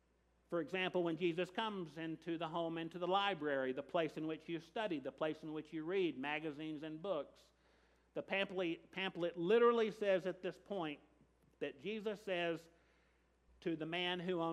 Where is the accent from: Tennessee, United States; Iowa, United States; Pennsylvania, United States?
Tennessee, United States; Gatlinburg; going to a Christian conference in my presbytery growing up in Gatlinburg, Tennessee one winter with a lot of other young adults